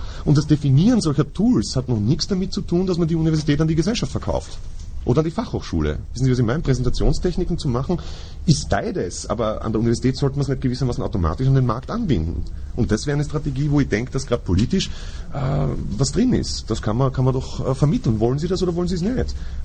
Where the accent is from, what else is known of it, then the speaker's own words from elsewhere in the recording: Austria; Eigentlich ist das ist die Grundlage unserer Verfassung, auf die ich als Österreicher im Übrigen auch vereidigt bin.